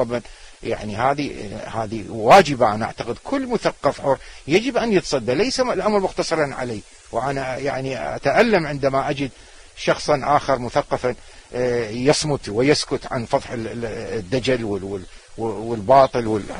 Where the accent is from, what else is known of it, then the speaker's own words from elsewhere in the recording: Najaf, Najaf Governorate, Iraq; والله بدايات أنا نشأت بالنجف وأكملت الثانوية بالنجف وكملت كلية الحقوق في بغداد